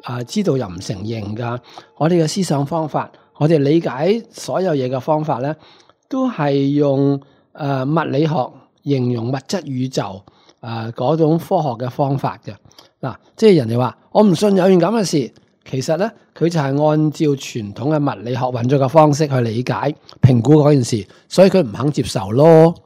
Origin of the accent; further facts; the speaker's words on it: China; 咁我哋中国人咧，就通常咧就叫呢个做气啦